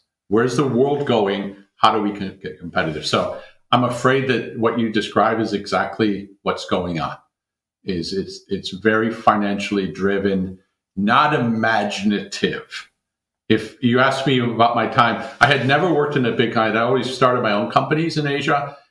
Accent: Detroit, Michigan, United States; No, in particular, as a Detroiter, this is really hard for me to look at my hometown and those companies there and come to terms with the fact.

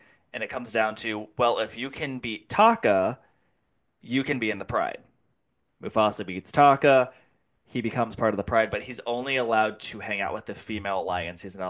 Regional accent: Cleveland, Ohio, United States; sorry, I'm from Cleveland, we go tribe.

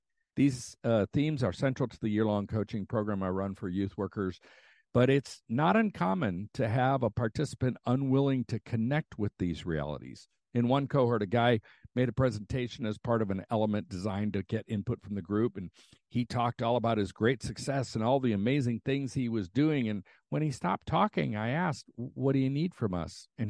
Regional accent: United States; As an American, I've been taught to love self-sufficiency, and I'm not alone in this reality.

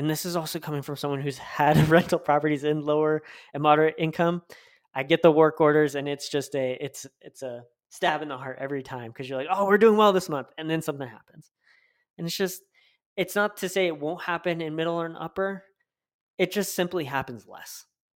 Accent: Tucson, Arizona, United States; I mean, I'm born and raised in Tucson, Arizona, and I use this and I kind of click around

